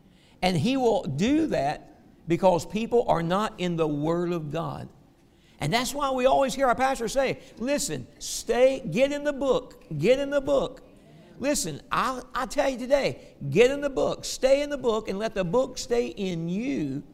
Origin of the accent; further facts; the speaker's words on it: the South, United States; accent: Southern English; My native tongue is Southern English, okay? All right, that's what it is.